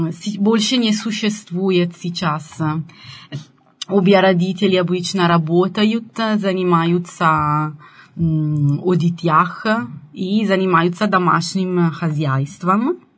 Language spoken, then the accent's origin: Russian; Lovere, Lombardy, Italy; Russian is a second language; Мой родной город, это не Бергамо, а Ловере. Это очень маленький город, который находится в северной Италии, в регионе Ломбардии, который это самый многолюдный и промышленный регион в Италии.